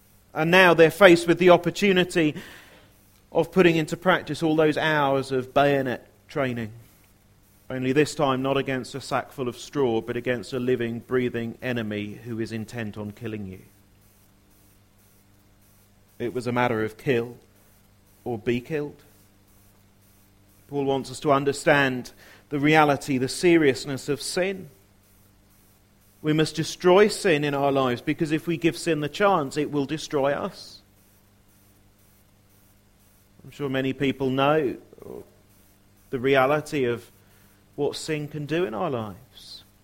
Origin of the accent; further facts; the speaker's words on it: United Kingdom; we say, well, we're British. We don't talk about that kind of thing very much.